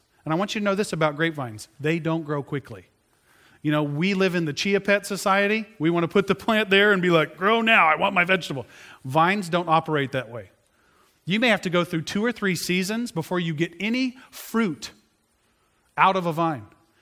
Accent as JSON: {"language": "English", "town": "Tulsa", "region": "Oklahoma", "country": "United States", "tie": "born or raised there", "said": "I grew up in Tulsa, Oklahoma. Okay, there's oil there."}